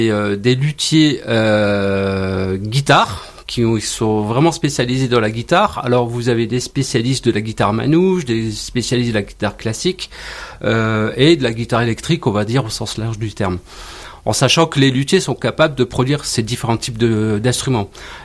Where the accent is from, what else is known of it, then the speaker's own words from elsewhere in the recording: Grand Est, France; La croix de Lorraine, ça évoque beaucoup de choses parce que je suis lorrain, hein, donc ça me parle.